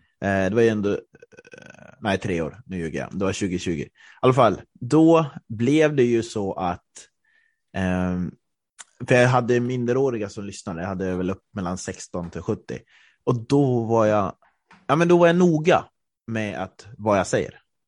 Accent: Östersund, Jämtland County, Sweden; now in Stockholm, Sweden; jag har ju bott nu i Stockholm i ett antal år. Och jag bodde hemma i Östersund i 1,5 år och sen har jag varit borta

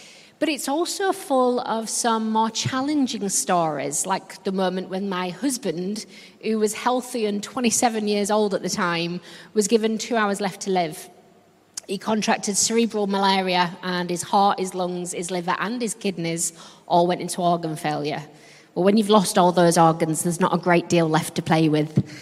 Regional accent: Yorkshire and the Humber, United Kingdom; accent: Yorkshire; Well, I don't apologise for my accent. I'm actually really proud to be from Yorkshire.

